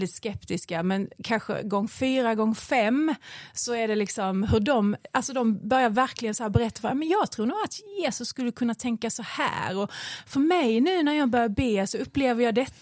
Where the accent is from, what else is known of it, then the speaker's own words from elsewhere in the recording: Skåne, Sweden; Jag är uppvuxen i Skåne, kommer därifrån